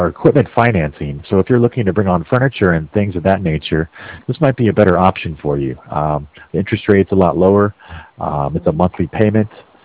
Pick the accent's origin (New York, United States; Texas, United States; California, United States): California, United States; Los Angeles; I grew up in Los Angeles, very familiar.